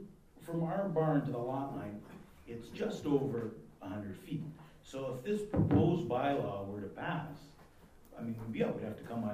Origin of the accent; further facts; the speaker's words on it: Amherstburg, Ontario, Canada; when I was a kid, I grew up on Bertrand Avenue, across the street from Mesquite.